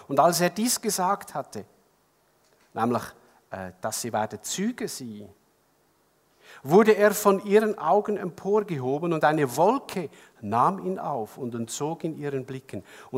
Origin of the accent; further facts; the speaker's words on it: Switzerland; weil vieles von dem, was mir normal ist in meiner Kultur als Schweizer, funktioniert dort nicht.